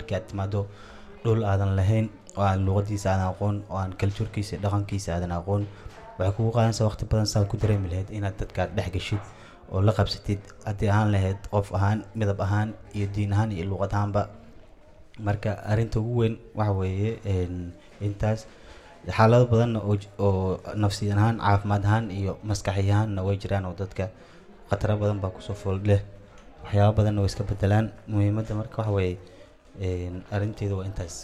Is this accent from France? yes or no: no; Somalia; first language Somali; French is a second language; Je viens de Somalie. Je voulais parler en somali parce que c'est beaucoup de mieux et je comprends.